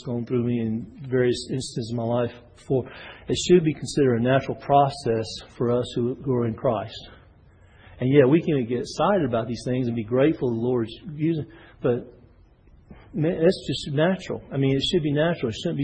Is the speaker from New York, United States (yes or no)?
no; Houston, Texas, United States; when I was growing up in Houston, Texas, I was on a football team